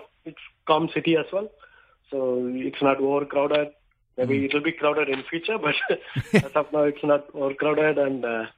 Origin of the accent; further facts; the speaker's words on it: Chennai, Tamil Nadu, India; I'm from Chennai, which the older name is Madras